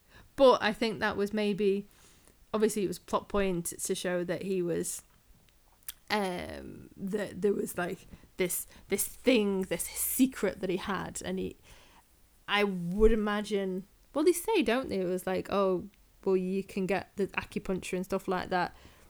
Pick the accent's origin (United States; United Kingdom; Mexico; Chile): United Kingdom; England; oh, yeah, we're English, but we call everything soccer.